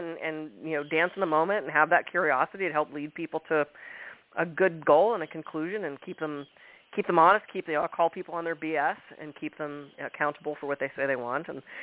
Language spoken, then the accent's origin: English; Pittsburgh, Pennsylvania, United States; I grew up in Pittsburgh, and we were doing a summer production, children's theater